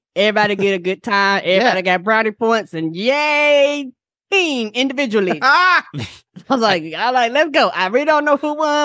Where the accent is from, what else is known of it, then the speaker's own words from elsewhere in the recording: the South, United States; I guess because I'm from the South, and you know, like I'm more kind of that word is used more commonly down here.